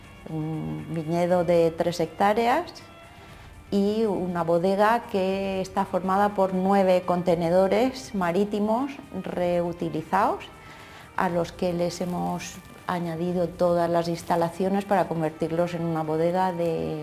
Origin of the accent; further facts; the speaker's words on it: Novelda, Valencian Community, Spain; mi abuelo en Novelda, yo soy de Novelda, mi abuelo sí tenía unas viñas, pero de uva de mesa, que es lo típico del Vinalopó.